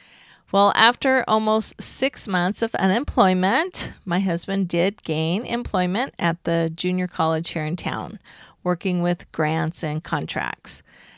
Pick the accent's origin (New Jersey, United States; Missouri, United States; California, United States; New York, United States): Missouri, United States; I grew up in Missouri, and this last summer I was able to take my husband and kids and go spend time with my family in Missouri.